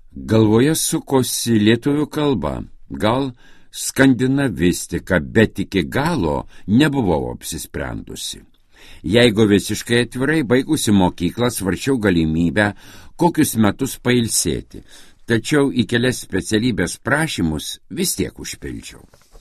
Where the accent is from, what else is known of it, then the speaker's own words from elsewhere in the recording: Vilnius, Vilnius County, Lithuania; Esu vilnietė.